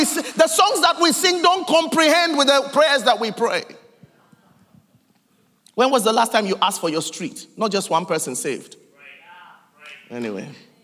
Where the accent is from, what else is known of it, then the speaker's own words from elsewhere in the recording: Ghana; Now, I'm from Ghana. I'm a migrant. I live in another person's country.